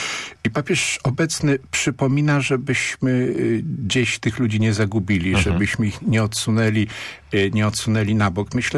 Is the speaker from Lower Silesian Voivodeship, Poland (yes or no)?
no; Poznań, Greater Poland Voivodeship, Poland; Jestem poznaniakiem